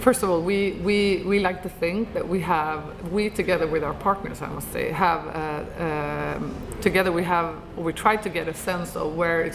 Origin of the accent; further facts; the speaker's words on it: Stockholm, Stockholm County, Sweden; English is a second language; I mean, I'm from Stockholm, I don't know how to raise a Londoner.